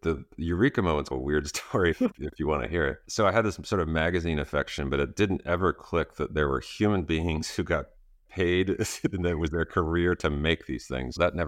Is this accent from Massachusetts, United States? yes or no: no; Tucson, Arizona, United States; born there; I was born in Tucson, Arizona. My dad was a tennis pro, and he was working at the country club there.